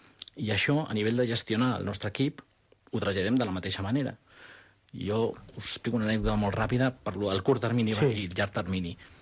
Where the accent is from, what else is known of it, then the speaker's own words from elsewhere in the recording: Barcelona, Catalonia, Spain; now in Andorra; jo vinc d'Espanya, vinc de Barcelona